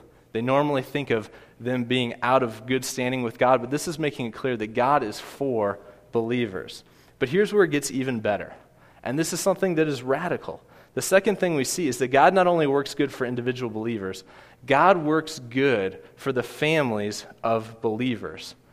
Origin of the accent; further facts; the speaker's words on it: Kansas City, Missouri, United States; I grew up in Kansas City. I hate the Cardinals, but I have to admit they know baseball better than anybody.